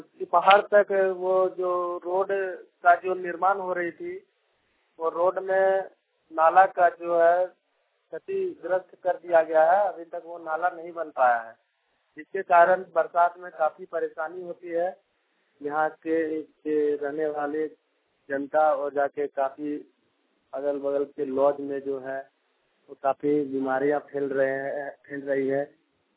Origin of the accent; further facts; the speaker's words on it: Dumka, Jharkhand, India; District Dumka, SP college road, करलबिल Dumka, करलबिल village का रहने वाला हूँ।